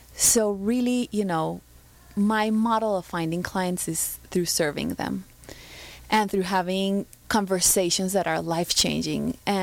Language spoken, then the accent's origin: English; Colombia; English is a second language; moved away as an adult; now in New York, United States; And I grew up in Colombia, in South America, so I went into economics and decided I wanted to work for Wall Street, so moved to New York.